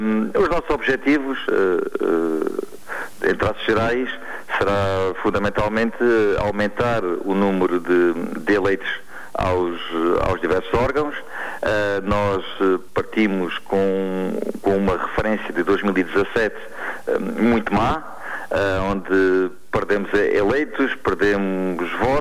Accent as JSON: {"language": "Portuguese", "town": "Ourique", "region": "Beja", "country": "Portugal", "said": "para que eu próprio pudesse disponibilizar-me para servir a minha terra. Ourique é um concelho com fortes tradições sociais-democratas"}